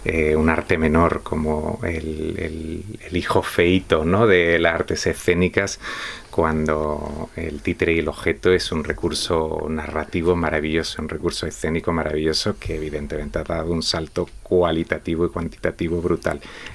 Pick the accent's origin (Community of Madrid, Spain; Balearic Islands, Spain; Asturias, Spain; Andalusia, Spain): Andalusia, Spain; Montefrío; Esa estaba en mi pueblo natal, en Montefrío.